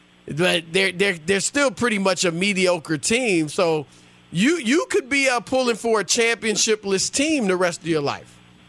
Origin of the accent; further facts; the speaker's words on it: Louisiana, United States; I'm from Louisiana, so I love it for that reason too.